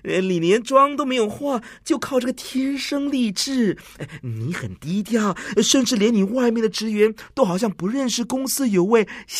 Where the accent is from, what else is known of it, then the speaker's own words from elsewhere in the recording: Singapore; 这和我们新加坡人有关吗？